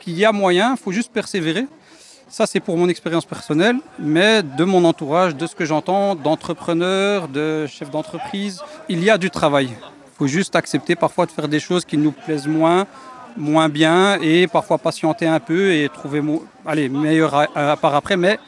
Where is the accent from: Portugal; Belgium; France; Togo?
Belgium; Evere, Brussels-Capital Region; J'ai grandi à Evere, j'ai vécu pendant 15 ans à Evere, donc à Bordet, vraiment à l'extrémité de Bruxelles.